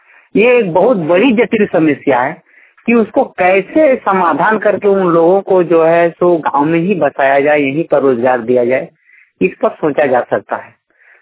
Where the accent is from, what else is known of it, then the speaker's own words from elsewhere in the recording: Jharkhand, India; ग्राम खेरागड़ा पंचायत चेता प्रखंड प्रशांति जिला धनबाद का निवासी हूँ।